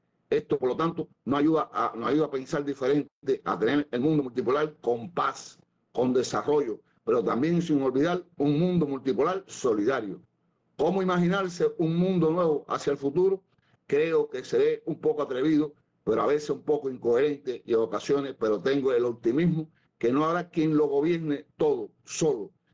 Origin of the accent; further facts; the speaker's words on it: Cuba; Soy cubano y ante todo abogo un mundo multipolar solidario.